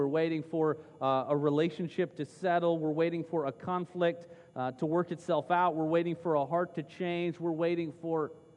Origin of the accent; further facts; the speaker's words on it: Texas, United States; I came from Texas where our biggest concern was, I really want you to get to know non-Christians.